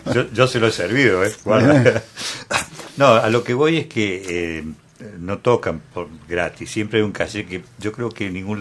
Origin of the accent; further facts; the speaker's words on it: Tucumán, Argentina; Bueno, yo soy tucumano, así que con Tucumán tengo una cuestión muy especial, ¿no? A pesar de que no viví nunca en Tucumán